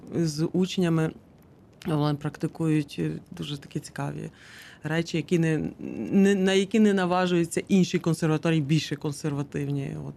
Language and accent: Ukrainian; Ivano-Frankivsk, Ivano-Frankivsk Oblast, Ukraine; в Івано-Франківську, в моєму рідному місті